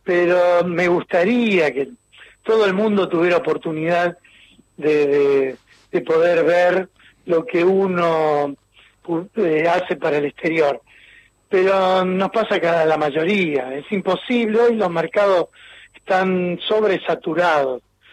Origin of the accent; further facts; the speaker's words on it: Córdoba, Argentina; now in Rosario, Argentina; yo soy hijo adoptado de Rosario. Mi niñez fue en la provincia de Córdoba, y en un pueblo muy chico donde no había prácticamente referencia de todo lo que relacionado con la historieta.